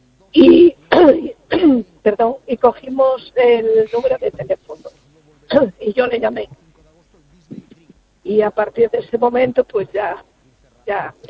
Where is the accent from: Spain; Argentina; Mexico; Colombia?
Spain; A Coruña, Galicia; De Coruña.